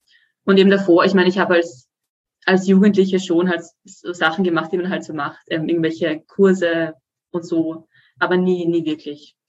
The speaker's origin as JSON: {"language": "German", "region": "Vienna", "country": "Austria", "lives_now": "Sweden", "said": "ich komme aus Wien und lebe jetzt aber schon seit 2 Jahren in Schweden, im Süden von Schweden."}